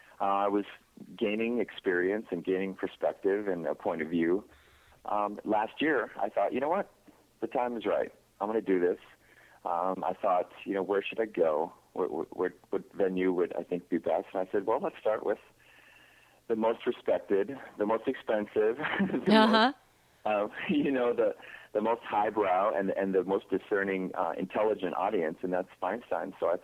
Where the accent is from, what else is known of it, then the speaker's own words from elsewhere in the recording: Idaho, United States; Yeah, I mean, I'm from Idaho, and in the Northwest, it was, you know, a really small town, 1,200 people in the town. My parents still live there.